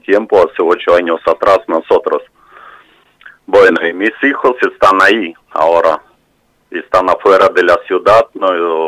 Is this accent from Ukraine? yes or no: yes; Kharkiv, Kharkiv Oblast, Ukraine; Spanish is a second language; lástima que mi ciudad de donde soy es Kharkiv, es uh-huh. Segunda más grande ciudad de Ucrania